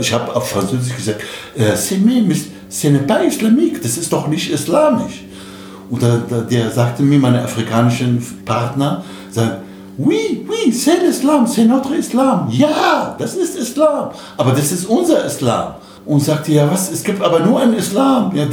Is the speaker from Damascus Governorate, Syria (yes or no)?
yes; Damascus, Damascus Governorate, Syria; Ich bin Araber, in Damaskus aufgewachsen.